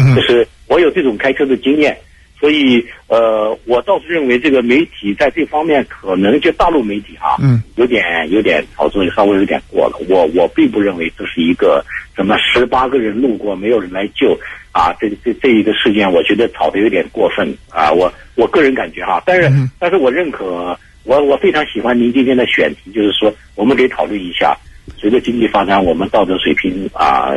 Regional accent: China; 这个我是大陆过来的哈

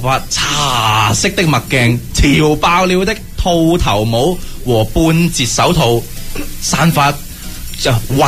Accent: China; Cantonese is a second language; 咁我系内地人，我可以做代表啊，可以讲。

